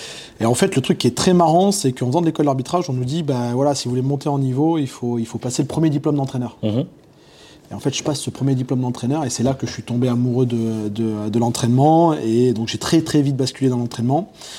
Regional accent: Auvergne-Rhône-Alpes, France; Alors, d'où est-ce que je viens ? Je suis Ardéchois à la base.

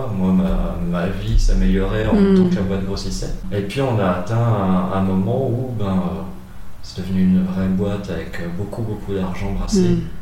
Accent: Mulhouse, Grand Est, France; moved away; Je suis parti de Mulhouse, dans ma vallée de Tann, toute perdue de la campagne, à la grande ville qu'est Strasbourg.

